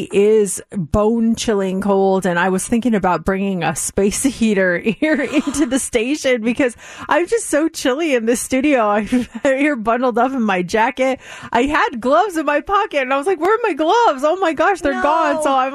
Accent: Colorado, United States; moved away; I was born and raised in Colorado and dealt with it every winter, but I don't know, something happened when I moved here

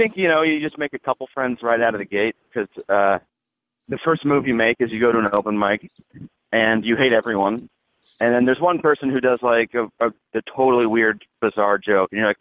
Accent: Kansas City, Missouri, United States; I'm from Kansas City, and so I would have made that move to Chicago to try comedy

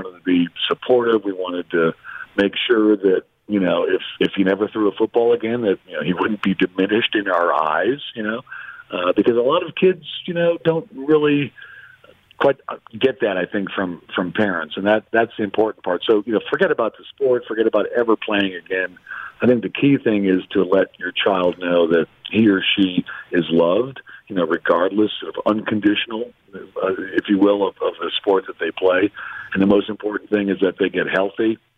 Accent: Cleveland, Ohio, United States; He's 58. I'm 58. I grew up in Cleveland.

